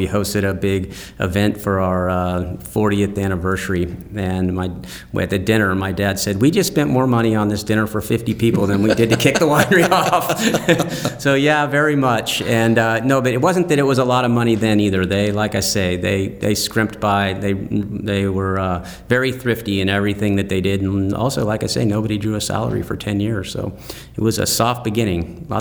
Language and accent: English; Santa Rosa, California, United States; also born or lived in Napa; And I grew up in Santa Rosa. Well, my brother and sister both went to high school in Santa Rosa, actually. It's over in Sonoma County.